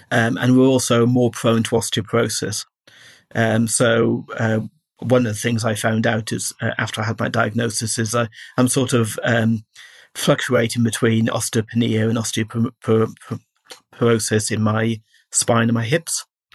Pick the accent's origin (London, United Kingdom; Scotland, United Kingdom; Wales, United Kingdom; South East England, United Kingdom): Wales, United Kingdom; I'm originally from South Wales, and in 60 years ago when I was growing up, people were generally quite on the short side.